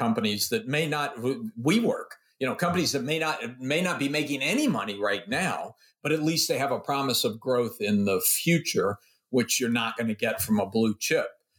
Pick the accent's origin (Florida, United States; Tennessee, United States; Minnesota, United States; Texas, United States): Tennessee, United States; I grew up in Tennessee on Lookout Mountain, and there was a place called Ruby Falls